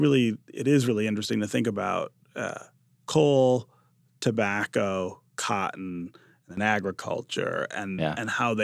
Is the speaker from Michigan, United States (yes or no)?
yes; Detroit, Michigan, United States; I mean, I grew up in Detroit and was used to seeing a certain kind of poverty.